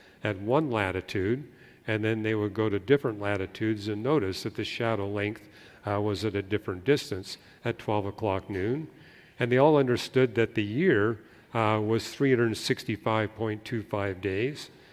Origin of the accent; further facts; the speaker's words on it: Canada; And so, you know, I grew up in Canada, and in Canada, yeah, you can't see Canopus from Canada because that star is too far south.